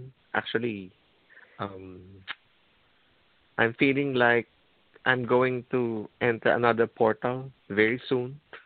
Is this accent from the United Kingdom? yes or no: no; Philippines; You know how it is when you're growing up in the Philippines.